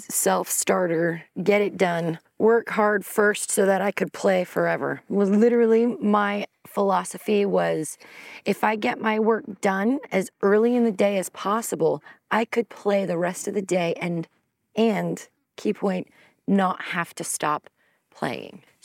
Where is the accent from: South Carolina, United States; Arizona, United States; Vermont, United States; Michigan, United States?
Arizona, United States; also born or lived in Southern California; I grew up in Arizona for a little bit and enjoyed the outdoors, a lot of undeveloped land around us.